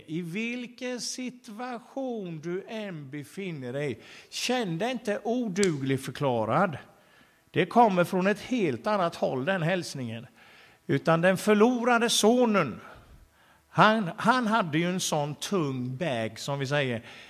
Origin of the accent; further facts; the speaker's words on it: Jönköping, Jönköping County, Sweden; Torpahemmet i Jönköping. Där jag är uppvuxen där i den stan.